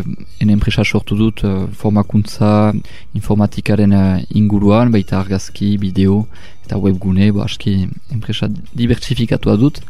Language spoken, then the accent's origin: Basque; Hasparren, Nouvelle-Aquitaine, France; aspandarra sortzez eta beti hemen bizi